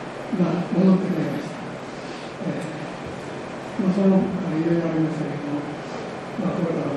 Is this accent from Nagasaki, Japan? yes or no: no; Kanazawa, Ishikawa, Japan; 実は私、出身は、この金沢なんです。横浜小学校の卒業ですね。そこから、死に合うために大阪に行って、